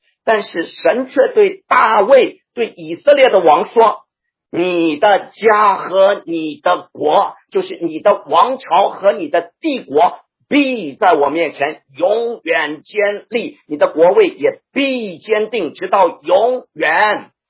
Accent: China; 我们中国人说书中自有黄金屋，书中自有颜如玉。

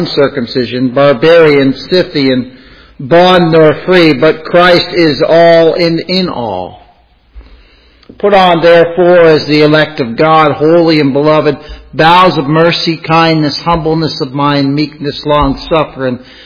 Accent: Canada; I'm Canadian.

